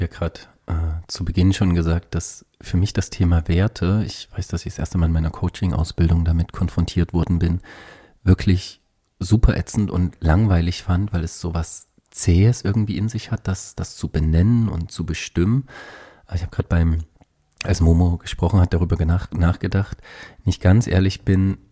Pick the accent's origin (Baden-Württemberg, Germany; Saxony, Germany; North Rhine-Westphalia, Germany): Saxony, Germany; Dresden; wir haben ein Seminar in der Nähe meiner Heimatstadt in Dresden.